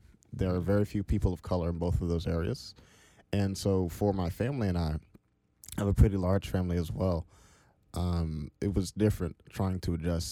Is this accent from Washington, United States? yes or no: yes; Seattle, Washington, United States; So I was born in Seattle. Really don't have too many bad memories of Seattle.